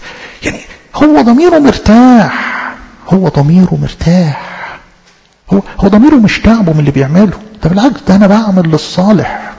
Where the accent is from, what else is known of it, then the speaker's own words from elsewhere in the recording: Alexandria, Alexandria Governorate, Egypt; يعني عندنا في اسكندرية في مصر يسموه صوان صالة عزاء